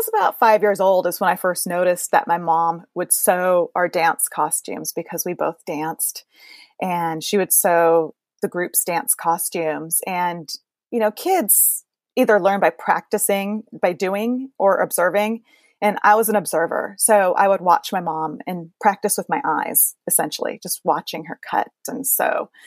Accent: Portland, Oregon, United States; Portland, Oregon. The beer guzzling, wine sipping, food eating, tree hugging, animal loving, hemp wearing capital of the U.S.

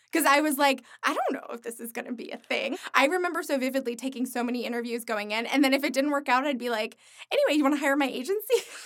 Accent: New York, United States; now in Los Angeles, United States; Like, I'm a New Yorker. I live in New York. Like, this is what I do.

